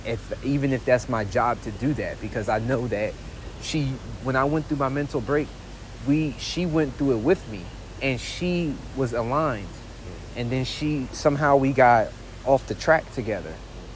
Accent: Philadelphia, Pennsylvania, United States; I said, what's up, y'all? I'm from Philly too.

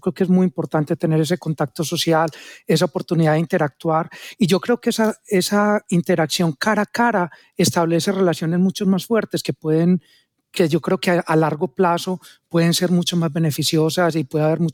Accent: Antioquia, Colombia; accent: paisa; a mí se me sale el acento paisa cuando estoy enfrente del micrófono.

